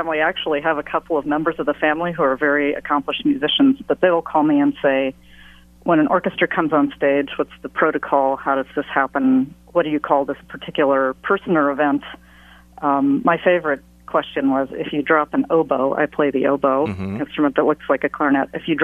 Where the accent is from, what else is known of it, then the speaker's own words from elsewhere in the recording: North Carolina, United States; also born or lived in Austria; Oh, well, my family lived in Austria when I was a child, so I was exposed to a lot of music. And I'm from North Carolina.